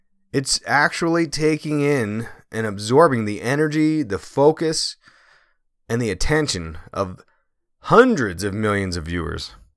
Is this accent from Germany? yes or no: no; Pennsylvania, United States; Because, as you know, it is my hometown there, Southeast PA there.